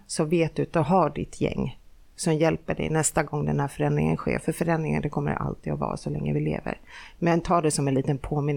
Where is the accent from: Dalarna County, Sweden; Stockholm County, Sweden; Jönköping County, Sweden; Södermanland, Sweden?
Stockholm County, Sweden; Stockholm; born there; Då blir inte jag svensk bara för att jag föddes på Sabbatsberg.